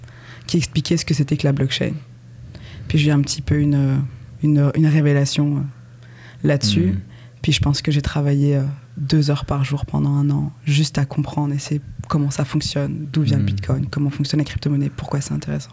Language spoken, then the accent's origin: French; France; moved away as an adult; now in Quebec, Canada; j'ai 27 ans, je suis française, nouvelle immigrée au Québec.